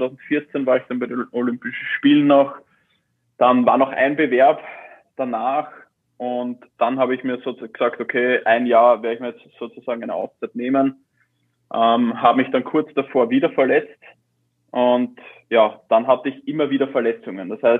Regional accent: Baden-Württemberg, Germany; ich komme ja doch aus Baden

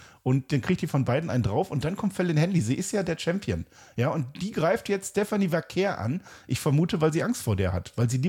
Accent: Germany; ich bin Deutscher und ich sage Mensaha, das H ist heilig in dem Fall

